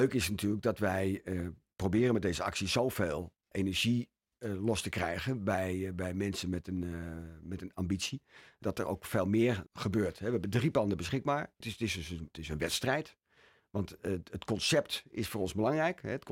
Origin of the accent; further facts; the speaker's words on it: Bussum, North Holland, Netherlands; Kijk, ik ben Bussumer. En ik ben geboren en getogen in Bussum.